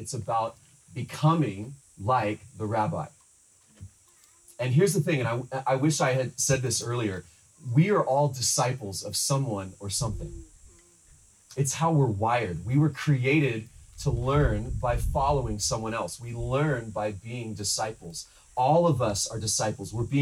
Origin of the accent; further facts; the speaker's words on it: Texas, United States; But growing up in Texas, I had never surfed before.